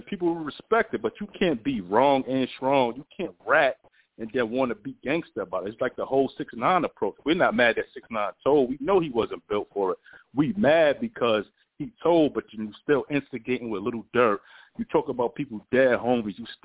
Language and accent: English; Brooklyn, New York, United States; I'm from Best-Stuy.